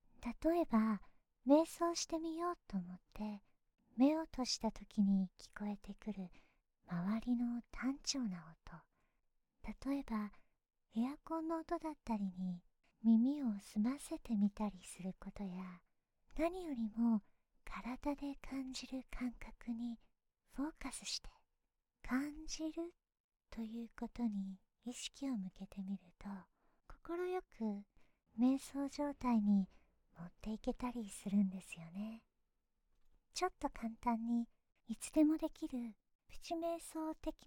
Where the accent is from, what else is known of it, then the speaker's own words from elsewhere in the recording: Tokyo, Japan; born there; 出身は普通に日本の東京で生まれましたが、英語のオープンな文化が好きだったり、異文化とかにずっと興味があったので、外国人と一緒に働いていたりもしました。